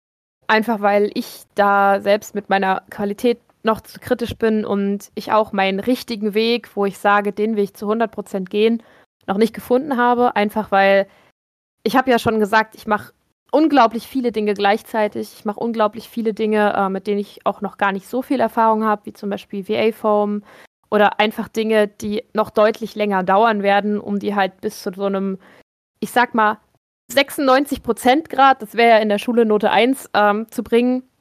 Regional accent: Meissen, Saxony, Germany; die Stadt Meißen in Sachsen ist meine Heimatstadt. Ist eine wunderschöne, wunderschöne, super alte Stadt.

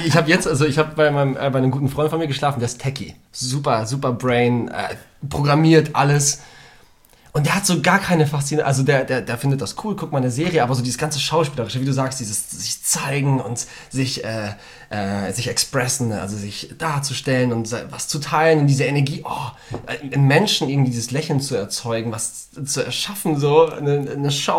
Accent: Poland; Und das auch als Pole, also mit zwei polnischen Eltern.

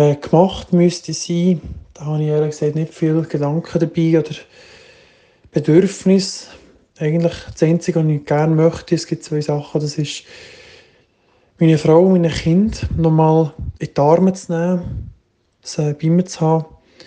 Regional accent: Bern, Switzerland; Ich bin in Kürze 33, verlobt, ein gebürtiger Berner Oberländer.

